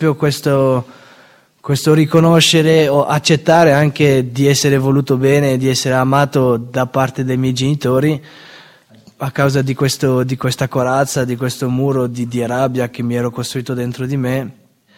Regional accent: Belgium; ho 22 anni, vengo dal Belgio

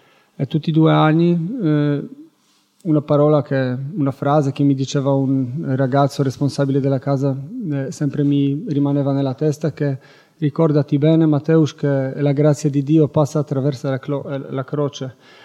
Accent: Poland; Italian is a second language; sono polacco, vengo dalla Polonia, ho 36 anni

